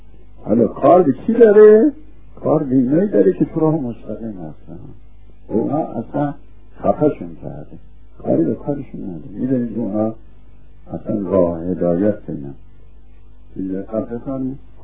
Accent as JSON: {"language": "Persian", "country": "Iran", "said": "ما ایرانی هستیم"}